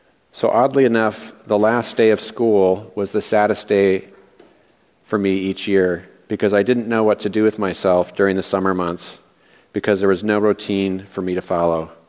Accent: Minnesota, United States; born there; I was born in Minnesota, the middle child of five, and our neighborhood had dozens of other children

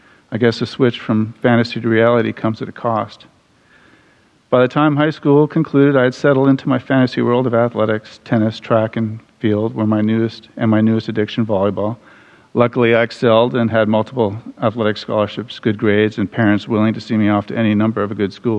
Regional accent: Montreal, Quebec, Canada; born there; I was born in Montreal, Canada, but you won't hear me say A or hoser.

